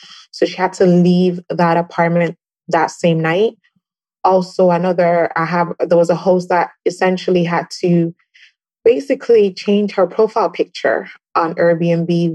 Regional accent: Canada; also born or lived in Ghana; So I grew up in Canada, but originally from Ghana. So I'm based in Canada right now.

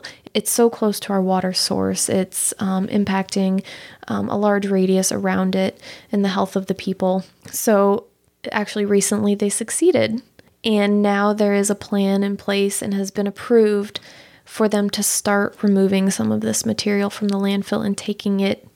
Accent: Maryland Heights, Missouri, United States; actually, I grew up in Maryland Heights, not too far from the landfill.

